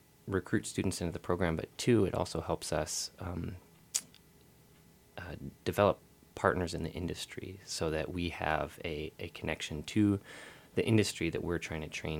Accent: Homer, Alaska, United States; It's pretty funny every time I tell people that either I'm from Homer or that when I was in Homer that I'm going to Sitka.

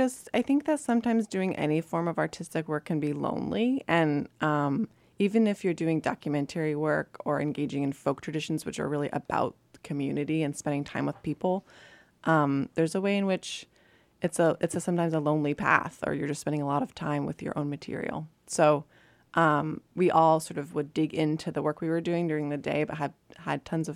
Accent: Shrewsbury, Vermont, United States; now in North Carolina, United States; I grew up in a small town called Shrewsbury in Vermont. My parents are from the South, but they moved to Vermont before they had kids.

